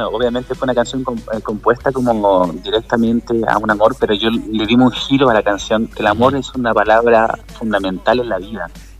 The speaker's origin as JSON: {"language": "Spanish", "country": "Chile", "said": "en mi país, Chile, tengo un avance importante en el tema de la privatización del agua"}